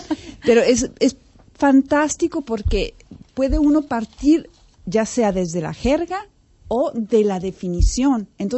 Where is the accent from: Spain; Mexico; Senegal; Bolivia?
Mexico; northern Mexico; Porque yo no soy del Distrito Federal, yo soy del norte, entonces tenemos una manera diferente de hablar.